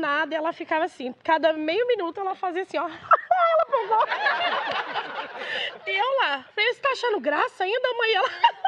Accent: Ourinhos, São Paulo, Brazil; sou da cidade de Ourinhos, interior de São Paulo. Eu morava em Joinville, na época, com a minha irmã. E meus pais moravam lá em Ourinhos, né?

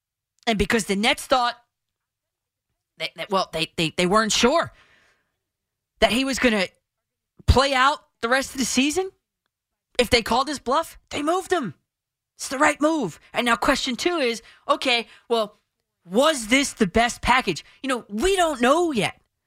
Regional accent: New Jersey, United States; You know, I'm from Jersey.

